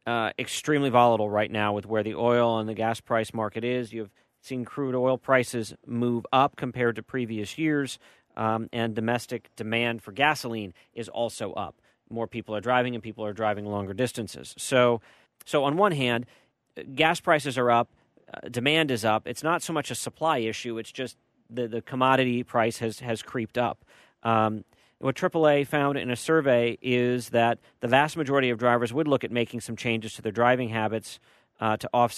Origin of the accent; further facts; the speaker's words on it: California, United States; As a Californian, I remember $4 plus gallons of gas.